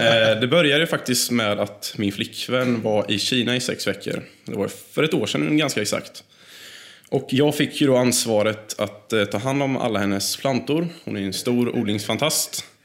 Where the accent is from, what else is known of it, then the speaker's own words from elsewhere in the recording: Småland, Sweden; also born or lived in Motala; now in Linköping, Sweden; Jag är född i Motala, uppvuxen i Småland och har sedan 7 år tillbaka bosatt mig i Linköping.